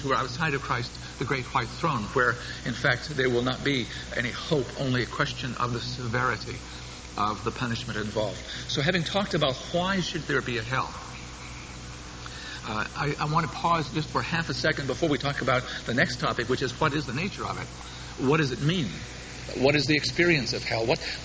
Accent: Boston, Massachusetts, United States; accent: Yankee; I was born and bred in Boston. Some of you can tell that I still have enough Yankee accent to not be able to hide that.

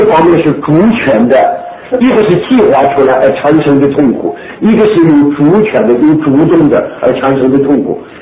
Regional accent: China; now in United States; 美国人对我们中国人说，哎，怎么。我记得我在来美国读美国文学

